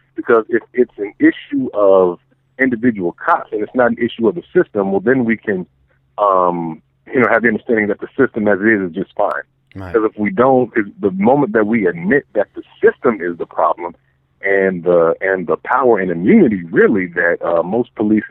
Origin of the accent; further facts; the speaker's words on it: Pensacola, Florida, United States; even in my hometown of Pensacola, Florida